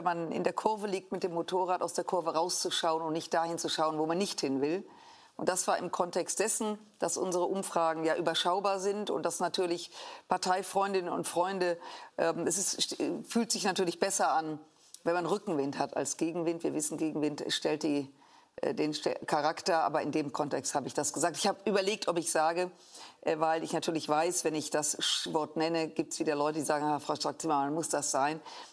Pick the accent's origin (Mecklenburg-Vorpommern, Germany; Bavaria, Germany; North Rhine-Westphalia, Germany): North Rhine-Westphalia, Germany; Düsseldorf; ich komme ja aus Düsseldorf